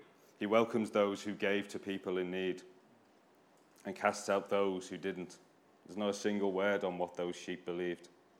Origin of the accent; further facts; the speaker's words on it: United Kingdom; I'm British, so I'm repressed, I can't say that.